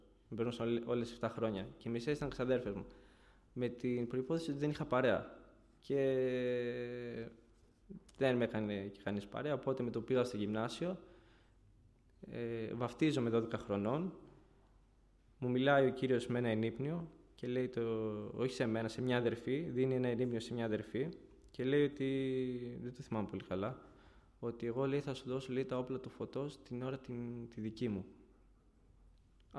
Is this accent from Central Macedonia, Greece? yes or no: no; Chania, Crete, Greece; γεννήθηκα στα Χανιά. Οι γονείς μου είναι κατάγονται από τη Βουλγαρία και γεννήθηκα και μεγάλωσα εκεί.